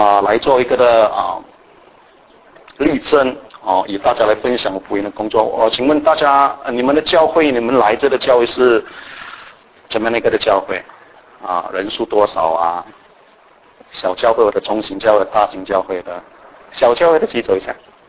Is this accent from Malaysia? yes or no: yes; Malaysia; moved away as an adult; now in United States; 我3年半前我来美国这里服事我从马来西亚过来了。